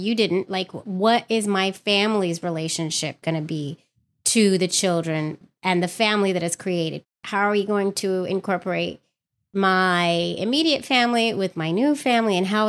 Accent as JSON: {"language": "English", "town": "San Francisco", "region": "California", "country": "United States", "lives_now": "New York, United States", "said": "Well, I'm in New York and I'm from San Francisco, so I know Santa Cruz very well."}